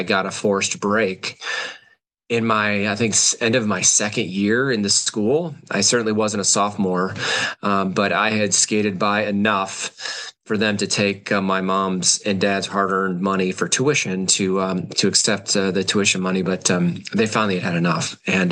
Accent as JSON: {"language": "English", "town": "Orlando", "region": "Florida", "country": "United States", "tie": "born or raised there", "said": "So I grew up in Orlando, Florida. I was a product of the 80s."}